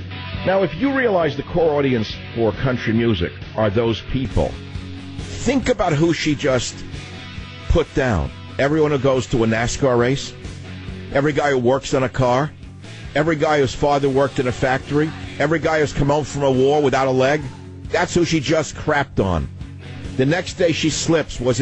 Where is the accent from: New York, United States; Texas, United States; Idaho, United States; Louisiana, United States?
New York, United States; New York City; Music I grew up with in New York City listening to Afro-Cuban music.